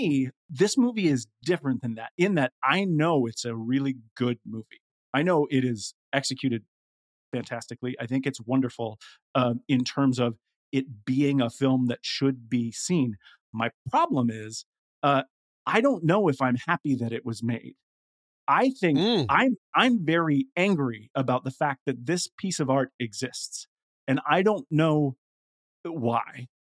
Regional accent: Minneapolis, Minnesota, United States; I am from Minnesota. I grew up in a suburb of Minneapolis and was born in the city.

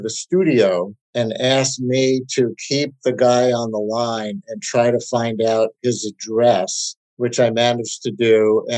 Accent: New York City, New York, United States; I grew up in Queens listening to a lot of radio, both music and news.

